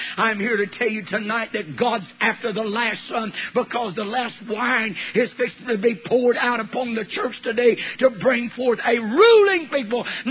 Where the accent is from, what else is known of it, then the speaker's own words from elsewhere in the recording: California, United States; In Oklahoma and California, because I grew up in California, we were taught backsliding